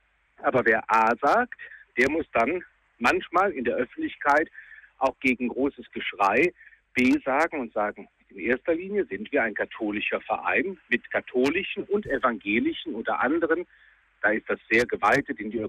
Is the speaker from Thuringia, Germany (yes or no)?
no; Neuss, North Rhine-Westphalia, Germany; born there; Ich komme ja gebürtig aus Neuss, ein großes Schützenfest.